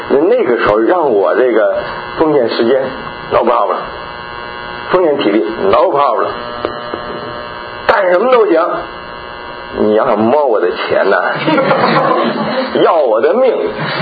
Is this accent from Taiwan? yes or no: no; China; 你知道我是从大陆来的